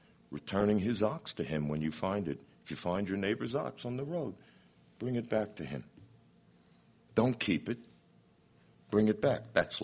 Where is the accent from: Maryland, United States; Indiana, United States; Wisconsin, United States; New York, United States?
New York, United States; Brooklyn; because I'm from Brooklyn, New York. Trump is the quintessential New Yorker, and I'm right behind him.